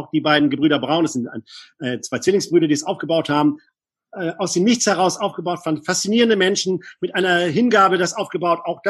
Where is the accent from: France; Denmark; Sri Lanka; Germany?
Denmark; Bornholm, Capital Region of Denmark; oder ich bin auf Bornholm groß geworden, deshalb nehme ich die All-Inclusive-Kreuzfahrt.